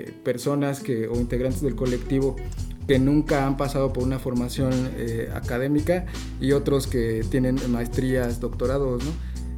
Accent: Querétaro, Mexico; yo vengo de Querétaro

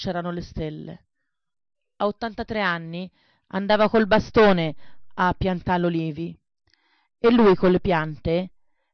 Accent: Tuscany, Italy; tornare veramente al modo di parlare che c'hanno nel mio paese, che c'è il contenuto, anche il gesto

